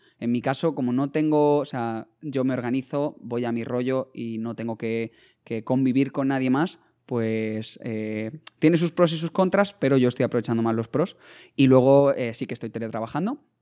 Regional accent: Spain; nosotros somos de España

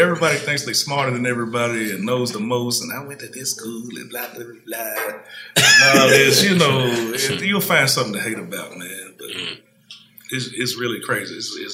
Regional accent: Memphis, Tennessee, United States; I'm from Memphis, went to dental school at, there's a school called Meharry in Nashville.

